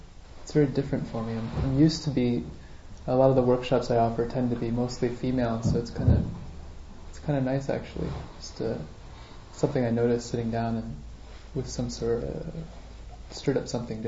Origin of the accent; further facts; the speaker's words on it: Virginia, United States; And I was born and raised in the Virginia, Washington, D.C. area.